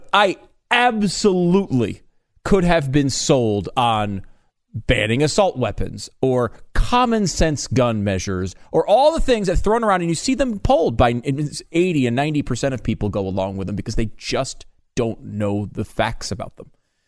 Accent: Connecticut, United States; Of course, I grew up in Connecticut. There was like, I think there's one gun in the state, basically.

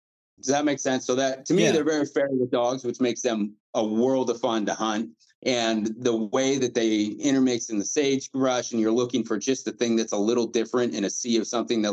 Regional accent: Nebraska, United States; I'm originally from Nebraska, so I've been hunting my entire life.

